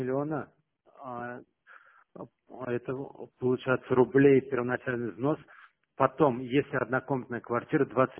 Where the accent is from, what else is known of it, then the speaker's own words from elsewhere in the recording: Ural, Russia; Я с Урала.